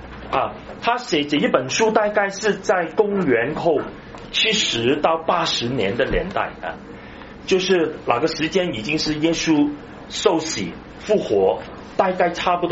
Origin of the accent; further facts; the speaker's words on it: China; 我们是一个中国人因为我们的整个护照还是中国的护照